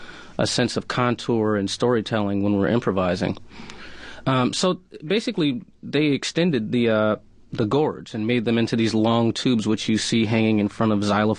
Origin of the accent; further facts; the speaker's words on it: Albany, New York, United States; I'm from Albany, New York, and I was a very unfocused kid.